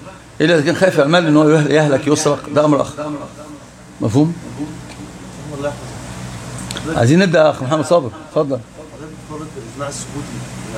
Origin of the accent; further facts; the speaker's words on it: Egypt; لا عندنا في مصر يقولون الكلام ليس عليه ايه؟